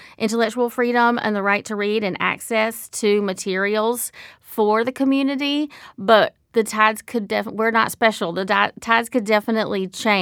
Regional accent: South Carolina, United States; now in San Diego, United States; I grew up on the East Coast in South Carolina

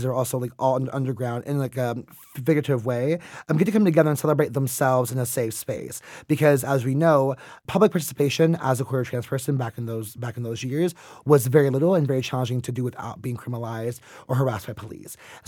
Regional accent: California, United States; I'm a Black Jewish kid from the Bay Area, born and raised in East Bay. Shout out to East Bay if anyone's from there.

